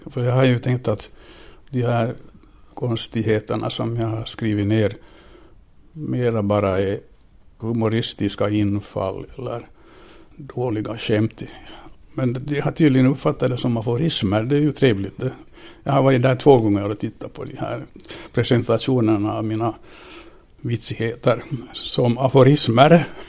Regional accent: Vaasa, Ostrobothnia, Finland; moved away as an adult; now in Helsinki, Finland; Men jag upplever fortfarande efter alla dessa år att Vasa är min hemstad. Jag är österbottning och de här rändarna går ju inte ur.

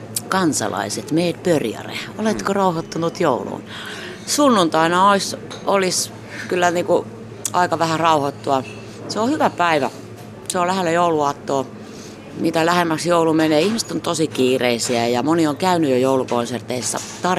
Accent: Hämeenlinna, Kanta-Häme, Finland; mä oon Hämeenlinnasta kotoisin.

